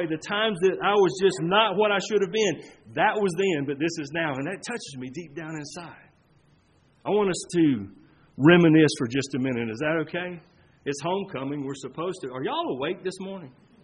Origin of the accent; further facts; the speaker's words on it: Michigan, United States; This is the place where I met my first friends when I moved from Michigan. All right, I was a funny talking guy from Michigan.